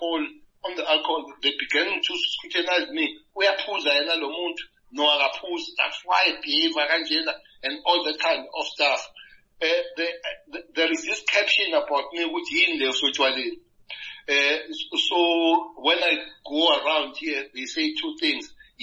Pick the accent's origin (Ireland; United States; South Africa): South Africa; I'm a South African